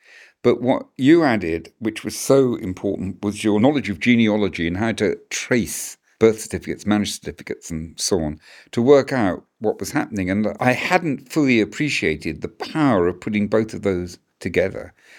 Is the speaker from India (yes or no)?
no; United Kingdom; I'm British